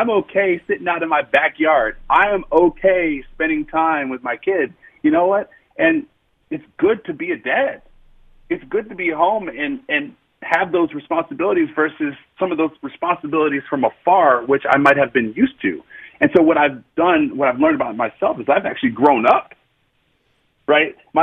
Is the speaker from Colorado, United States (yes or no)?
no; Maryland, United States; also born or lived in California; I was born in California. I grew up in Maryland. And I went to school at Michigan.